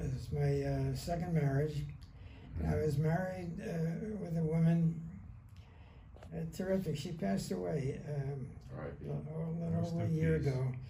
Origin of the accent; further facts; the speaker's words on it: Brooklyn, New York, United States; I came from... I'm a New Yorker.